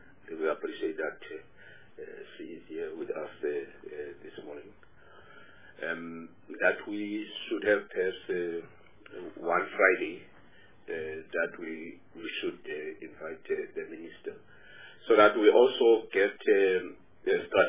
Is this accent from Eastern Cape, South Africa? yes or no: yes; Eastern Cape, South Africa; I come from the Eastern Cape